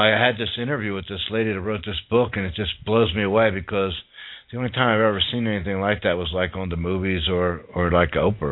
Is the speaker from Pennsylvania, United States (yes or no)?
yes; Philadelphia, Pennsylvania, United States; moved away; also born or lived in Las Vegas; I grew up in Philadelphia. I lived in Las Vegas for 18 years, and now I've been in Houston for 12, 13 years.